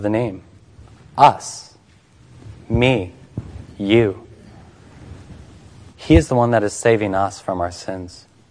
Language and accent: English; Seattle, Washington, United States; now in Portland, United States; I'm from Seattle, now in Portland